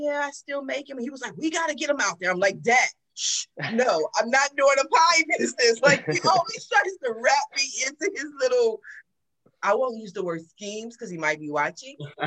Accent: Columbus, Ohio, United States; also born or lived in Washington, D.C.; I'm from Columbus, Ohio. My mom has 8 brothers and sisters.

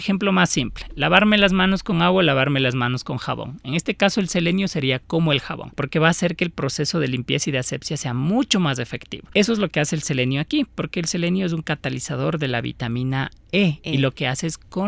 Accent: Ecuador; Como ecuatorianos hablamos, por ejemplo, de la máchica

